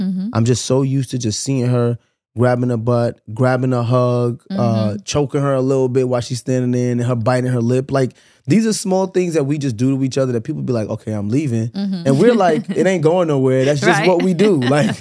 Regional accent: the South, United States; I am originally from the South and all my family is there. I have spent most of my 20s in LA.

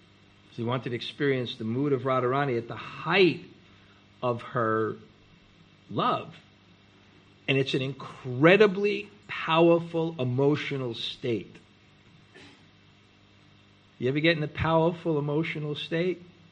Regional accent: New York, United States; I especially couldn't figure out the quality offenseless, because I was from New York.

